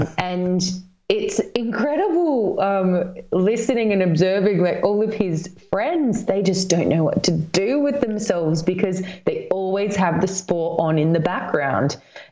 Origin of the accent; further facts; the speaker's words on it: Australia; accent: Australian; also born or lived in London; now in Glastonbury, United Kingdom; I grew up in Australia, moved over to London, now live in Glastonbury. Every year of my life has shaped who I am. So born in Australia, have an Australian accent, have been in England for about a third of my